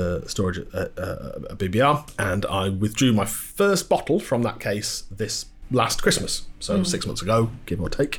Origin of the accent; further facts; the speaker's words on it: Scarborough, Yorkshire and the Humber, United Kingdom; I grew up in a household where wine wasn't a thing. I'm from Scarborough, and my working class background precluded wine being a thing.